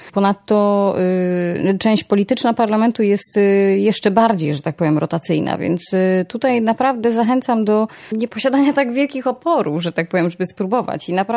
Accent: Opole, Opole Voivodeship, Poland; też skończyłam liceum w Opolu, jestem Opolanką

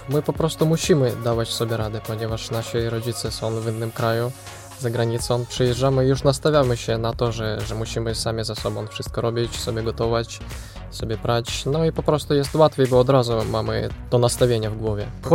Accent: Ukraine; 17-18 lat u nas na Ukrainie kończy się liceum.

